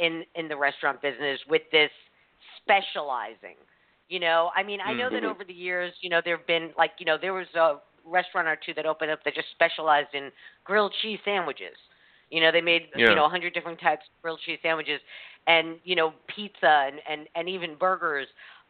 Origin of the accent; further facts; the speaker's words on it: New York City, New York, United States; Joe knows I grew up in New York City, and when I was growing up there, the place to eat was the Greek diners.